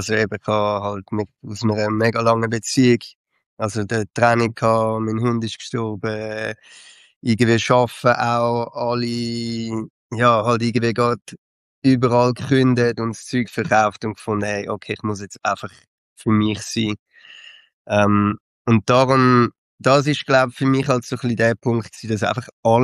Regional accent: Zurich, Switzerland; also ich komme jetzt aus Zürich

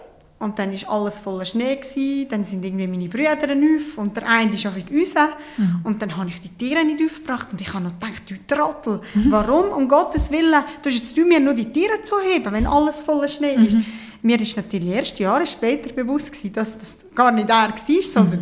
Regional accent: Bristen, Uri, Switzerland; Also ich bin in Pristen im Kanton Uri aufgewachsen, auf dem Hof, wo ich jetzt noch wohne.

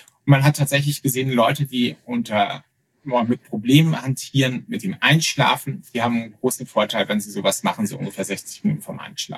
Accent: Lübeck, Schleswig-Holstein, Germany; Ich komme halt aus Lübeck und habe dann um die Lübeck auch promoviert.

